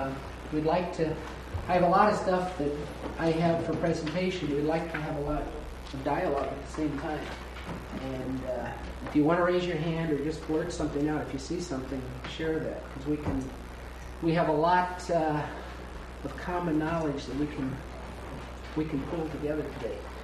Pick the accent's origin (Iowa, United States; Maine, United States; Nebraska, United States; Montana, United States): Iowa, United States; Waverly; from Waverly, Iowa, and I teach at Wartburg College and have been there for a few years.